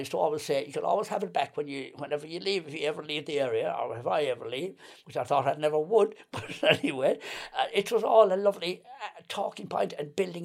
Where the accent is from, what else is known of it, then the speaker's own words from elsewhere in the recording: County Clare, Ireland; because I was always felt, well, look, I'm Irish, I'm from Clare, you know, I'm Irish.